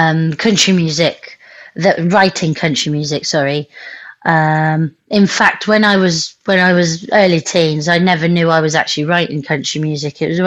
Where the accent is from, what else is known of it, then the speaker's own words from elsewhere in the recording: Spain; moved away as an adult; now in Reading, United Kingdom; So I'm from Spain. My parents are British, hence blonde hair and blue eyes. But yeah, I grew up in Spain